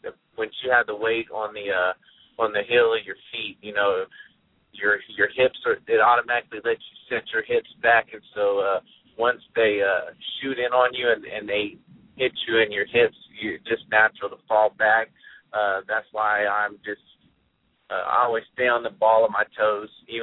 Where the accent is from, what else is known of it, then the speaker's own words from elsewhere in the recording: Moore, Oklahoma, United States; just for everybody to keep my hometown of Moore, Oklahoma, in their thoughts and prayers.